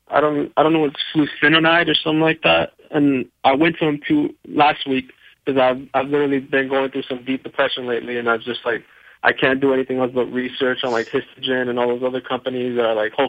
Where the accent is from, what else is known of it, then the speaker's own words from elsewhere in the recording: Phoenix, Arizona, United States; I'm 16 years old. I'm from Phoenix, Arizona.